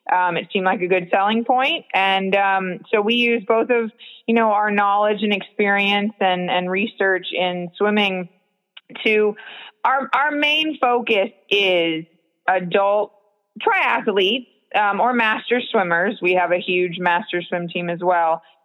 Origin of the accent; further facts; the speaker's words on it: DeLand, Florida, United States; now in Clermont, United States; I am from DeLand, but I've been a Clermont, Florida resident for 11 or 12 years now. So that's home for me.